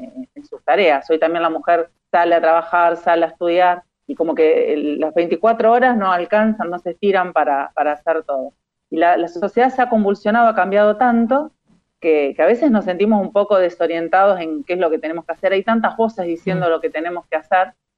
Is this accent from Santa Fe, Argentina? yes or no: yes; San Lorenzo, Santa Fe, Argentina; vivo en Argentina, en la provincia de Santa Fe, en una ciudad que está al lado de Rosario. Aunque no soy rosarina, soy de la ciudad histórica de San Lorenzo, la primera batalla de San Martín.